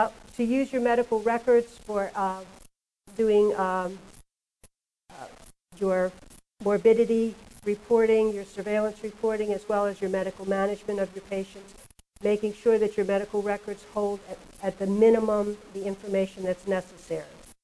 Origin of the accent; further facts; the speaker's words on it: Baltimore, Maryland, United States; I'm from Baltimore, by the way.